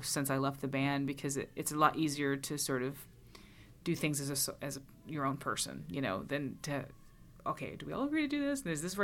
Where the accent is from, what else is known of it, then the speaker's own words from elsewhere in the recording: Greensboro, North Carolina, United States; center that's being built right now in downtown Greensboro. So it's kind of part of my involvement in my hometown